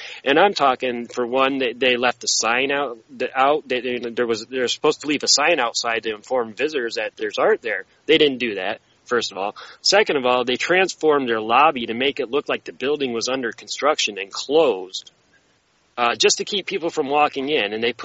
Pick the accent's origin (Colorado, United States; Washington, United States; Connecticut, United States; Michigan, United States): Michigan, United States; Grand Rapids; So it's an art competition in my hometown, Grand Rapids, Michigan.